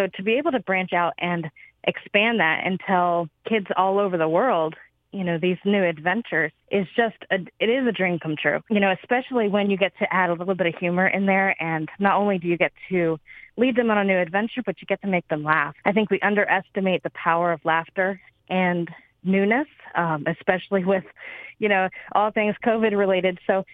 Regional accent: Milford, Delaware, United States; born or raised there; now in Magnolia, United States

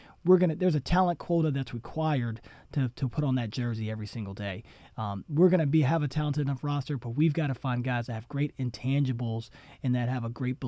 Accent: New Kent, Virginia, United States; so we grew up outside of New Kent, Virginia, a small country town where it's a great place to raise a family.

